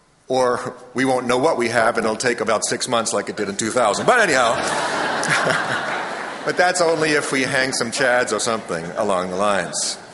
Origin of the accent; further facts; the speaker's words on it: Boston, Massachusetts, United States; I'm from the Boston area, and that will come out.